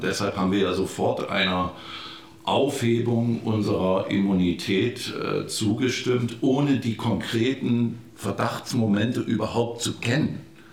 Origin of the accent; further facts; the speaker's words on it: Eisenach, Thuringia, Germany; born there; in der Stadt Eisenach, meiner Geburtsstadt